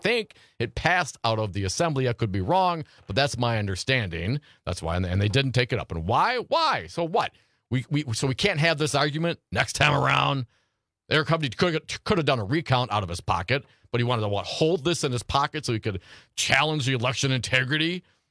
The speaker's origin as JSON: {"language": "English", "region": "Wisconsin", "country": "United States", "said": "Although I'm from Wisconsin, I really love California."}